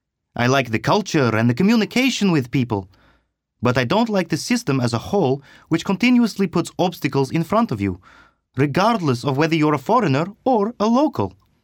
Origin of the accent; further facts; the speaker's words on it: Russia; moved away as an adult; now in Bulgaria; I am from Russia. I came here 12 years ago to study animation on Donyo Donev's course at the Film Academy.